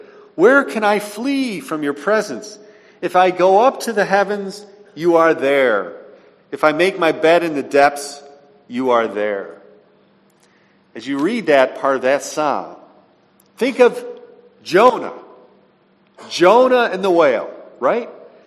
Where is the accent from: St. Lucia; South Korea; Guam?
Guam; We love going, traveling around and saying we're from Guam.